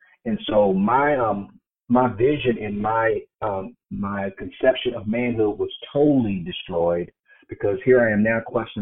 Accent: Miami, Florida, United States; Well, I'm not from the actually South Beach part of it, but I was from Miami.

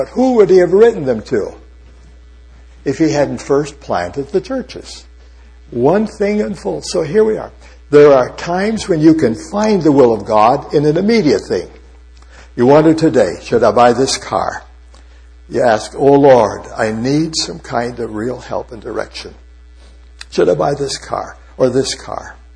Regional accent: Dakota, United States; We grew up in Dakota, and my parents had a radio

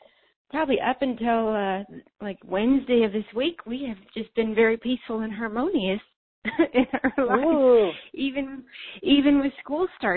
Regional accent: Tulsa, Oklahoma, United States; Like I said … I'm from Tulsa.

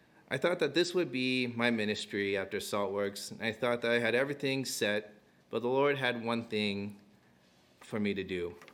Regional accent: San Jose, California, United States; born there; I was born in San Jose.

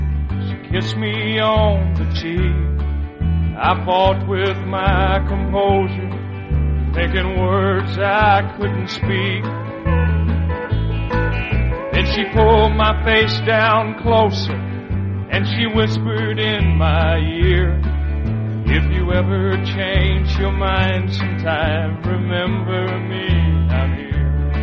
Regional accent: Lafayette, Louisiana, United States; I'm from Lafayette, Louisiana, which is not too far down the road.

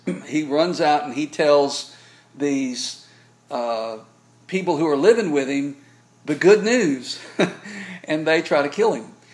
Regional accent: Mississippi, United States; I'm originally from Mississippi, fixing to is a real word.

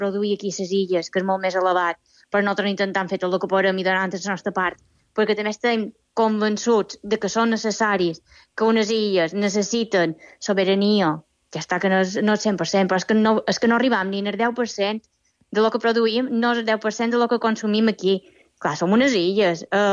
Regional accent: Balearic Islands, Spain; tots, com a mallorquins, com a gent d'aquí de la illa

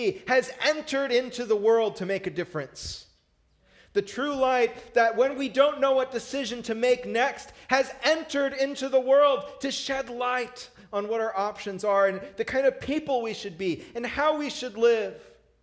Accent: Seattle, Washington, United States; I grew up in the Seattle area, and if you think there's a big difference seasonally in light and dark around here, it's even more so, 1,000 miles to the north.

